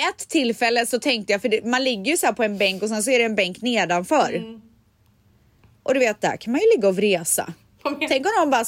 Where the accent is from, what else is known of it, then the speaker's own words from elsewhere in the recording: Sweden; jag skäms inte och jag är svensk typ.